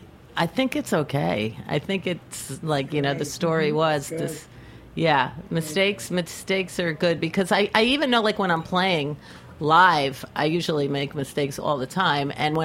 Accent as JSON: {"language": "English", "town": "Bronx", "region": "New York", "country": "United States", "tie": "born there", "said": "I was born in the Bronx but never lived there, but I feel like I'm so Bronx is in my blood."}